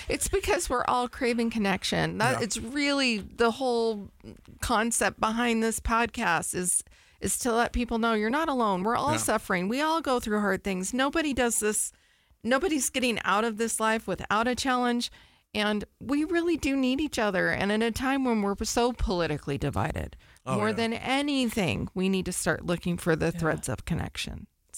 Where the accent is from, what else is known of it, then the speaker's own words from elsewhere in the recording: Sacramento, California, United States; now in Utah, United States; I was from Sacramento.